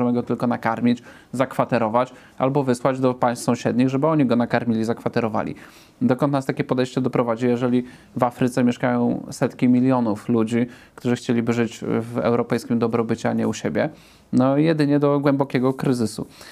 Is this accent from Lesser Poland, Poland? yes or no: no; Lubusz Voivodeship, Poland; Jeden z takich ośrodków moich rodzinnych stron w województwie lubuskim jest na zamkniętym poligonie.